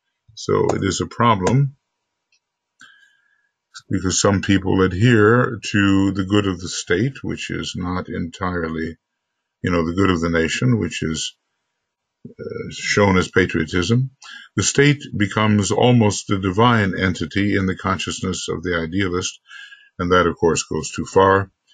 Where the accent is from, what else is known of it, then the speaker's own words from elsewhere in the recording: United States; I'm an American, I guess, in this particular incarnation